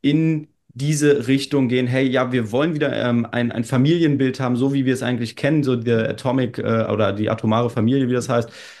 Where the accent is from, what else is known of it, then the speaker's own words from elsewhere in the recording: Germany; Weil wenn wir erzählt haben, ja, wir sind aus Deutschland, dann kam sowas wie, boah, bei euch funktioniert alles